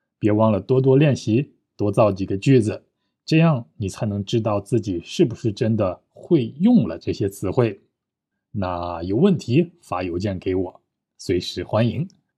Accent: China; 虽然我是中国人，但是我写汉字真的不好看

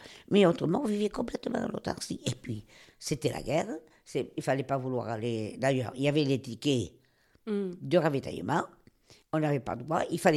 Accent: Paris, Île-de-France, France; now in Landes, France; Et quand on vient de Paris, on prend sa douche tous les soirs. Qu'on tombe ici, dans les Landes, pas d'eau, rien

